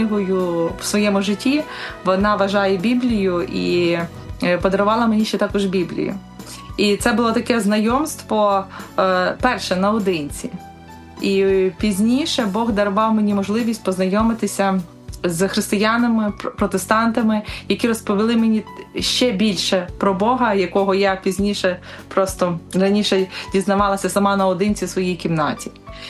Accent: Lutsk, Volyn Oblast, Ukraine; born there; Народилась я у місті Луцьку, Волинської області, в сім'ї католиків.

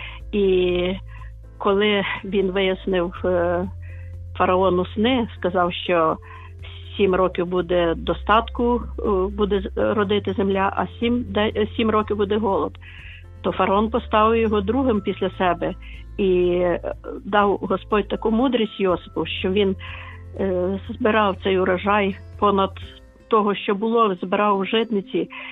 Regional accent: Lviv, Lviv Oblast, Ukraine; Вітаю, я зі Львова

